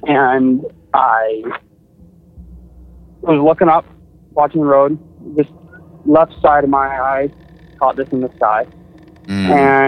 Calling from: Tillsonburg, Ontario, Canada; from Tilsonburg, Ontario.

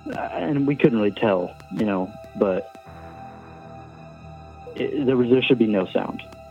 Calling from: Indiana, United States; from Indiana.

